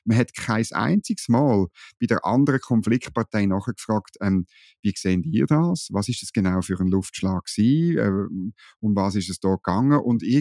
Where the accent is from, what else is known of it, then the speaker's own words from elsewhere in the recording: Switzerland; Das finde ich als Schweizer genau.